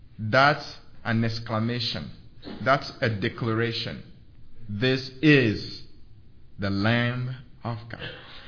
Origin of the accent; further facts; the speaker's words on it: Togo; English is a second language; I'm from Togo, West Africa, by the way. I should have presented myself, but I hope you can tell by the accent. So it's humid and hot.